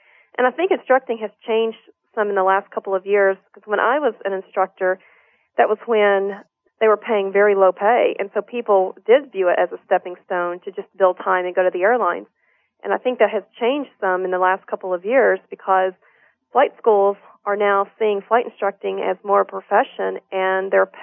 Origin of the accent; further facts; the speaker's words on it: Texas, United States; And another big deciding factor was all my family lives in Texas. I'm originally from Texas